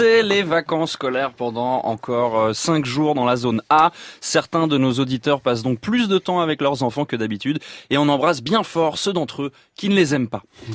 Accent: Switzerland; Je suis suisse, mais aussi français de par mon père. Je suis né français

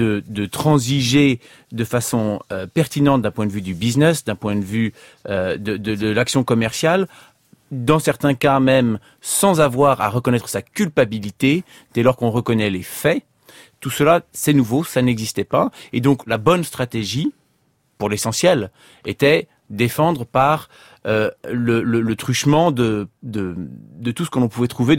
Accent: France; celle que nous avons chez nous en France.

